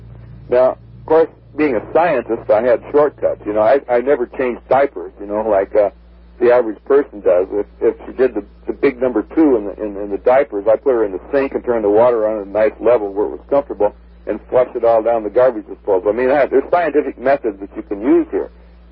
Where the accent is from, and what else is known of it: United States